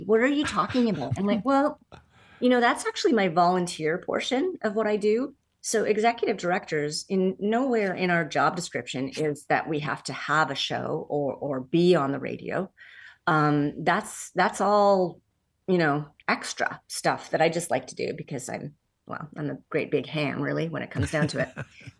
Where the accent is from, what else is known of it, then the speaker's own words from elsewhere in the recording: Canada; it was my first American job. I'm Canadian.